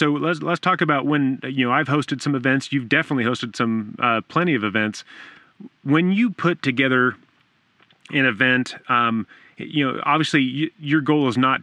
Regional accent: California, United States; I grew up in Southern California, so that musty smell, I don't want to drink it

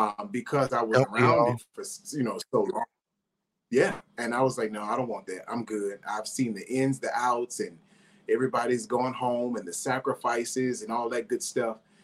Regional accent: Windsor, Connecticut, United States; now in Charlotte, United States; My hometown is originally from Windsor, Connecticut, which is right outside of Hartford. But I currently reside in my home now. I live in Charlotte, North Carolina.

